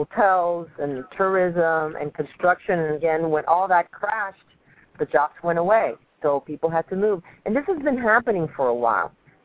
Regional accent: Baton Rouge, Louisiana, United States; also born or lived in Havana, Cuba; now in Miami, United States; I was born in Havana, Cuba. I grew up in Baton Rouge, Louisiana, so I am a Southern girl every way. I moved to Miami with my daughter 22 years ago

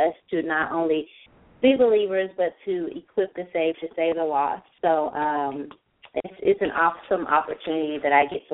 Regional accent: Longview, Texas, United States; I grew up in East Texas, Longview, Texas, and born and raised there, went to high school there.

